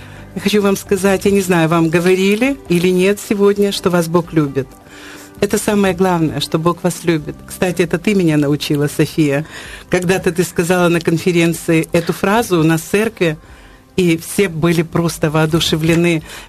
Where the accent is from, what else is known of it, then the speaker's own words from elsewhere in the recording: Georgia; now in Ukraine; я родилась и выросла в Грузии, и мой опыт грузинский, мне было очень трудно, когда я приехала в Украину, с некоторыми вещами здесь смириться.